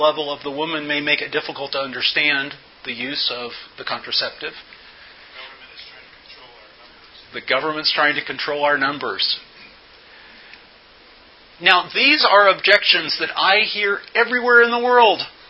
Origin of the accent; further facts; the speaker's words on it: United States; Eu vou dizer-lhes que eu sou americano. Não sei nada acerca desta cultura. I'm an American.